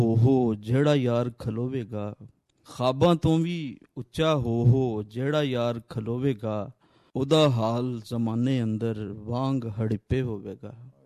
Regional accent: Kanjrur, Punjab, Pakistan; ਨਾਰੋਵਾਲ ਦੇ ਲਾਗੇ ਇੱਕ ਕਸਬਾ ਸੀ ਕੰਜਰੂੜ, ਤੇ ਉੱਥੇ ਅਸੀਂ ਜੰਮੇ ਹਾਂ ਜਨਾਬ। ਤੇ ਉੱਥੇ ਹੀ ਅਸੀਂ ਮੈਟ੍ਰਿਕ ਕੀਤਾ

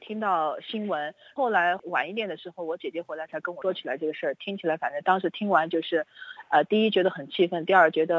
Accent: China; moved away as an adult; now in Australia; 所以我觉得我是在中国长大的，对吧，我也在中国工作了一段时间，到了澳洲。

